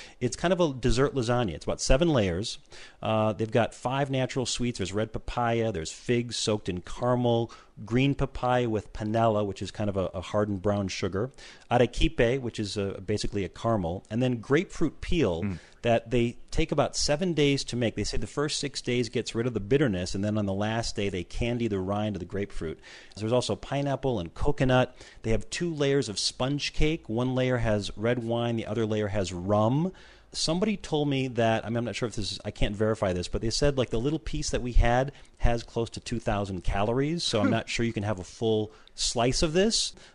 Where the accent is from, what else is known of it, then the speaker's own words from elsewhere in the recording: Midwest, United States; I'm from the Midwest. I've had giant lumberjack breakfasts before.